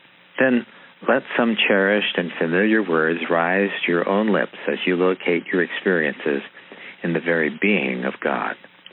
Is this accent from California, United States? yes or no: yes; California, United States; I was raised in California, and even as a child or a Boy Scout, we were fanatic about the damage of forest fires and its danger.